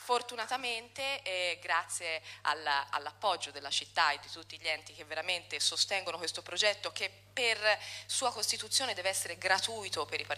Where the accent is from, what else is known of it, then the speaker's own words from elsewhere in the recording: Senegal; Italian is a second language; riuscire a portare quello che la musica aveva dato a me nel mio paese di origine, che è il Senegal.